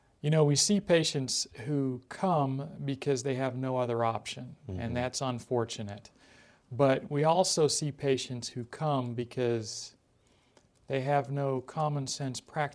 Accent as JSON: {"language": "English", "country": "Canada", "tie": "born or raised there", "also_born_or_lived": "Jamaica", "lives_now": "United States", "said": "I was born in Jamaica and then grew up half my life in Canada and have lived here in the United States for 30 plus years."}